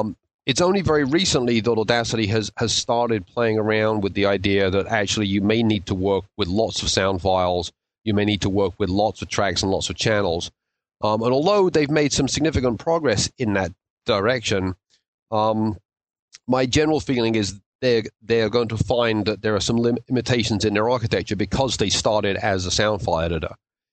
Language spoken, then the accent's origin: English; London, United Kingdom; moved away as an adult; now in United States; I'm originally from London, but I've been in the States for about 20 years now.